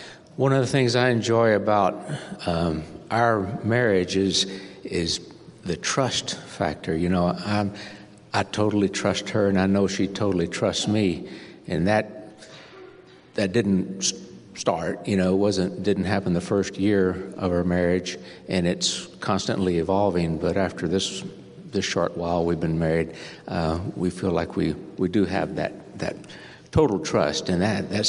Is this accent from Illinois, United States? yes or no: no; Orange, Texas, United States; now in Fairbanks, United States; so we're from Orange, Texas, and we are active duty military, so we move around quite a bit, and we've chosen you guys to be our church family while we're here in the Fairbanks area